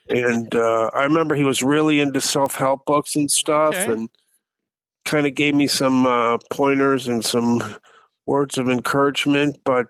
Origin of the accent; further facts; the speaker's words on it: Kansas, United States; and I'm from Kansas. I think I might have told you.